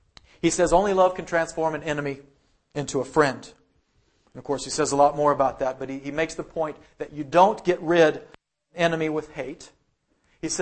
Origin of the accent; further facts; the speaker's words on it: Fort Worth, Texas, United States; I'm from Texas, so sort of straddle. We're the South and the Southwest. We're where the West begins, right there in Fort Worth.